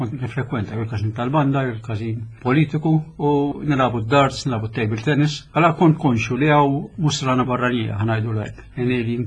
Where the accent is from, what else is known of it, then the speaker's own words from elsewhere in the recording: Qormi, Southern Region, Malta; kont konxu f'sens Malti, illi aħna Maltin konna nsuna ħall-qormi aħna.